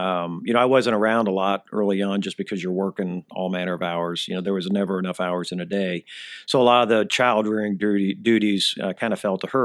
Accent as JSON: {"language": "English", "town": "Indianapolis", "region": "Indiana", "country": "United States", "tie": "born or raised there", "said": "And I started a business in my hometown of Indianapolis because I dealt with a lot of customers over there."}